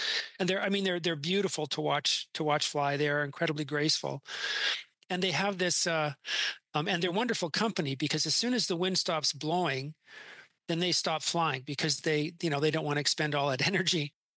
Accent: Canada; I grew up in Canada

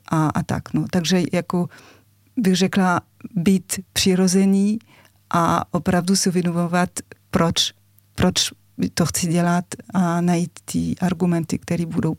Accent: France; Czech is a second language; now in Czech Republic; už jsem žila víc než půlka života v Čechách, ale jsem vyrůstala ve Francii

